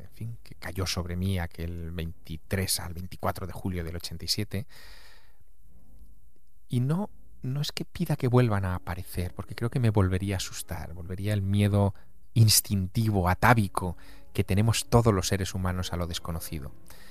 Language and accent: Spanish; Teruel, Aragon, Spain; cada vez que regreso a mi ciudad natal, a Teruel.